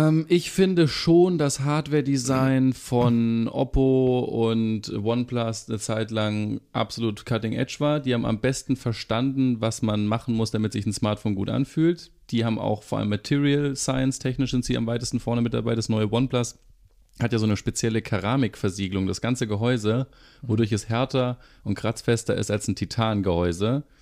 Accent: Berlin, Germany; müssen wir als Berliner, wir müssen jetzt so einen Brandenburg-Witz einbauen.

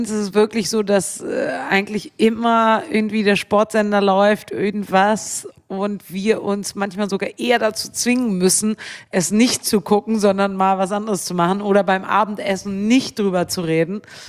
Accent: Bremen, Germany; Und ich bin im Weserstadion groß geworden, aufgewachsen. Ich bin in Bremen, habe ich mein halbes Leben verbracht bisher

